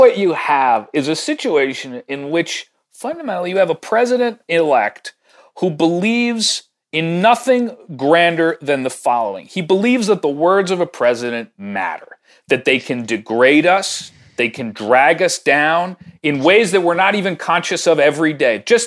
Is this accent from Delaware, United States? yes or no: yes; Wilmington, Delaware, United States; where I grew up in Wilmington with Jim Crow laws